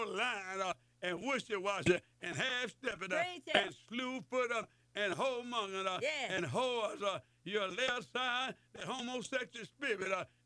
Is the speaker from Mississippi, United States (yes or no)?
yes; Mississippi, United States; Hey, you want some black-eyed peas. I'm from Mississippi.